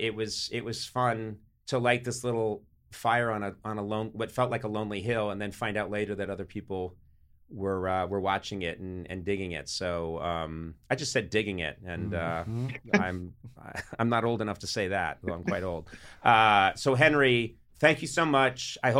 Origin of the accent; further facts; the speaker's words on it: Ireland; And that may come from being so Irish. I do think it is something that we do. Not all Irish people.